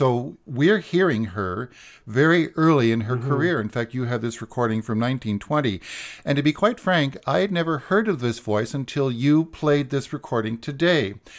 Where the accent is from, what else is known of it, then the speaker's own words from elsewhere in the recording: Hamilton, Ontario, Canada; He was actually born and raised in Hamilton, Ontario, where I hail from.